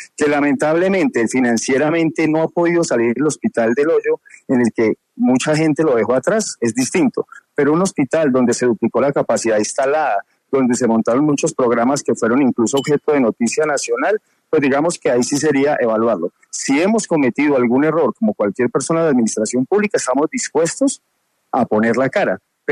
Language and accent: Spanish; Boyacá, Colombia; yo aquí en Boyacá soy boyacense, estudié en Bogotá y regresé a mi tierra